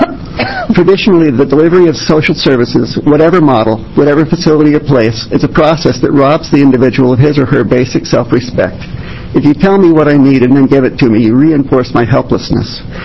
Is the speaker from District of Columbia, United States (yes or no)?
no; Portland, Oregon, United States; I'm from Portland.